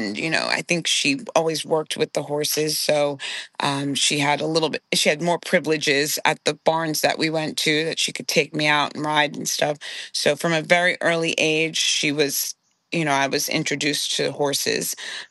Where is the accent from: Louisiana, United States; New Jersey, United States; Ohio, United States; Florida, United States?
New Jersey, United States; Nutley; So I grew up in Nutley, New Jersey. So it was North Jersey, and Suburban Essex, it was a farm.